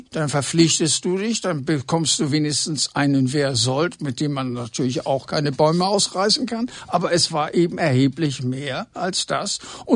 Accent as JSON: {"language": "German", "region": "Hamburg", "country": "Germany", "said": "Und ich als Hamburger war also dann lieber in der Freizeit mehr in Hamburg"}